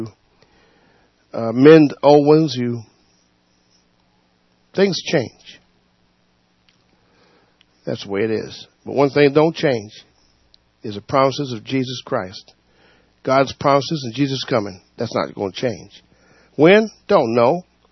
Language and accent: English; West Jefferson, North Carolina, United States; I went to West Jefferson, North Carolina, way up in the mountains. It's my hometown, actually.